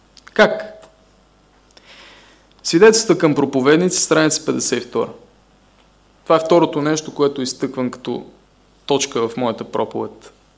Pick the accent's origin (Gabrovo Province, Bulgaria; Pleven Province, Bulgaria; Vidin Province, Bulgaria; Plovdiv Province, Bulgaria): Vidin Province, Bulgaria; Vidin; Бях колпортьор и в Видинската църква. Бях в родния ми град.